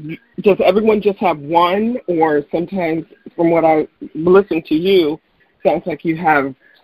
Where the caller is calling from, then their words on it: Gaithersburg, Maryland, United States; I am calling from Maryland, Gaithersburg, Maryland.